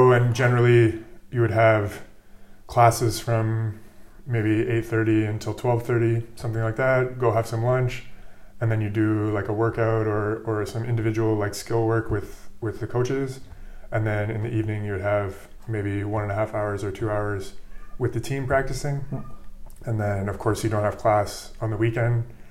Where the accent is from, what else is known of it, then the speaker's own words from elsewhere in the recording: Kingston, Ontario, Canada; I'm from a small town or smaller city in Ontario called Kingston, but I was born and grew up like 7 or 8 years in Ottawa, which is the capital of Canada.